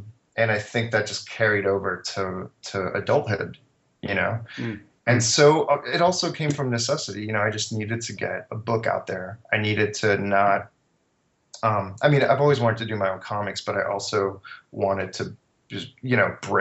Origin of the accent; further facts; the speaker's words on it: Miami, Florida, United States; And I was raised in Miami, and I wanted to get out of Miami, Florida.